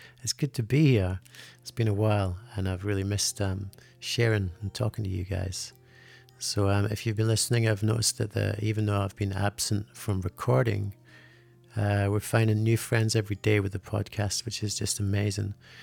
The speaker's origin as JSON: {"language": "English", "region": "Scotland", "country": "United Kingdom", "said": "See, I'm from Scotland, of course, so we're used to it. We're used to horizontal rain for 6 months of the year, and grey skies for about 10 months of the year."}